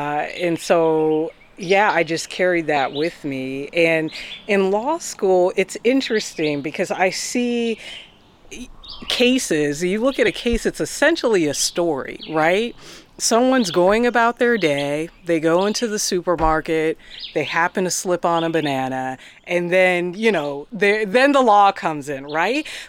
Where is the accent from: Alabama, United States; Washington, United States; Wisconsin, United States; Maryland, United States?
Washington, United States; Seattle; And at my school, I grew up in Seattle, and the school I went to always emphasized the arts.